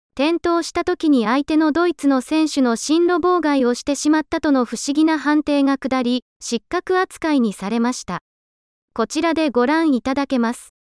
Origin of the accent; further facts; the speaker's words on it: Higashikawa, Hokkaido, Japan; 僕のふるさと、東川町から生まれた生き方